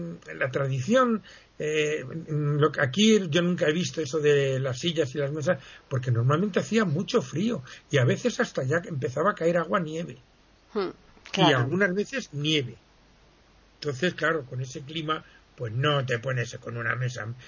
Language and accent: Spanish; Segovia, Castile and León, Spain; cuando era crío, que por cierto, en Segovia no podíamos entrar los niños al cementerio ese día.